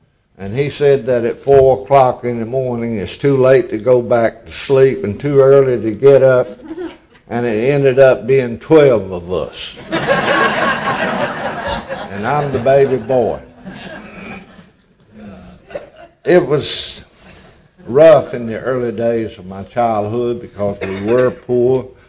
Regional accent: Roxboro, North Carolina, United States; We were very, very poor people growing up in Roxburgh, North Carolina.

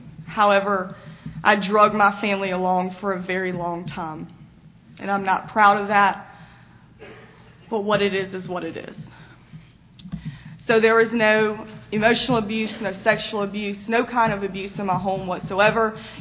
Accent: Bamberg, South Carolina, United States; born there; So I was born on November the 9th, 1988 in Bamberg, South Carolina.

